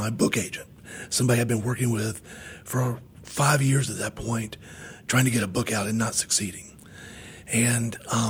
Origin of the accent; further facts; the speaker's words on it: Charlotte, North Carolina, United States; Because I'm from Charlotte. I haven't been to New York that much. I haven't rode the subway that much.